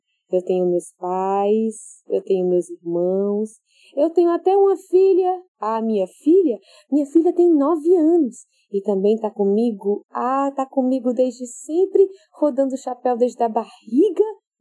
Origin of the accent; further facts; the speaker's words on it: Natal, Rio Grande do Norte, Brazil; born there; Então eu sou potiguar, porque nasci em Natal.